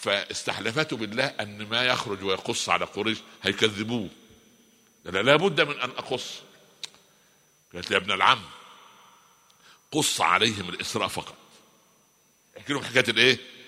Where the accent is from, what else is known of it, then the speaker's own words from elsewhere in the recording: Egypt; وجاء قرار عندنا في مصر زي مجالس البلدية